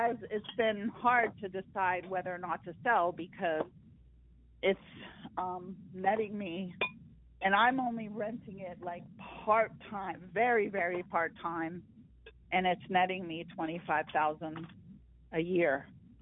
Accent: Florida, United States; I mean, there's really, I'm from Florida

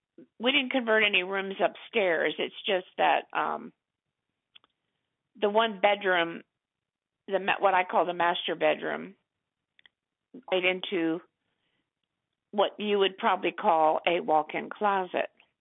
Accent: Florida, United States; I'm from Florida. I never lived in Virginia.

